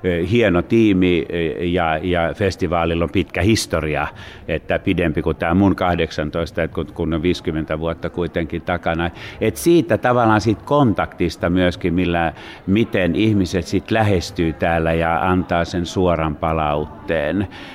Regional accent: Pori, Satakunta, Finland; Et meillähän on sama tausta sikäli, että me molemmat tulemme Porista.

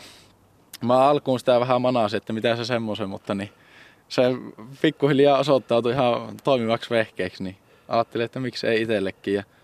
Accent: Keitele, North Savo, Finland; mä oon Keiteleeltä itse kotoisin, niin sinne tulee monesti viikonloppuisin ajeltua.

